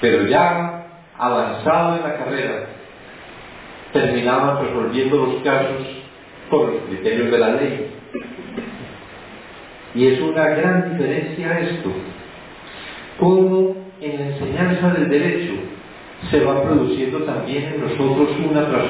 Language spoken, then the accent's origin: Spanish; Medellín, Antioquia, Colombia; en Medellín, que es la ciudad de donde soy oriundo